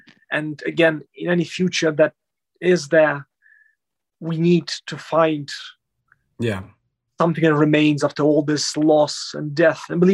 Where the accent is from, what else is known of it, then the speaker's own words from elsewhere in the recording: Lviv, Lviv Oblast, Ukraine; other people from my hometown of Lviv in Western Ukraine